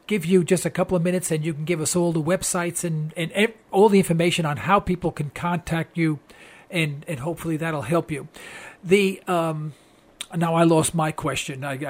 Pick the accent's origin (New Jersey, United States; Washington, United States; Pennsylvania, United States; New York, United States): New York, United States; New York City; now in Tulsa, United States; Originally, I'm from New York City. Actually, I'm here in Tulsa, Oklahoma, but I got transferred many, many years ago with Big Oil.